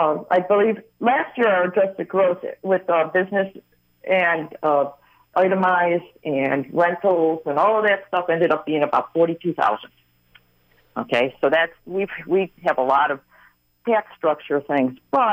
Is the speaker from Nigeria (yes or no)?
no; Midwest, United States; accent: Midwestern; Yes, it's the Midwestern accent that nobody can identify.